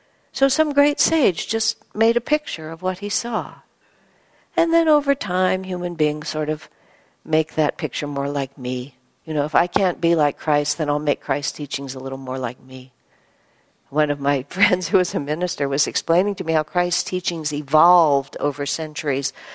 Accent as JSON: {"language": "English", "country": "United States", "said": "And, you know, I'm an American. I didn't grow up on all this stuff."}